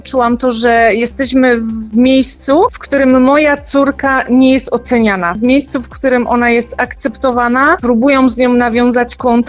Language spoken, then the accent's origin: Polish; Orzesze, Silesian Voivodeship, Poland; jestem z Orzesza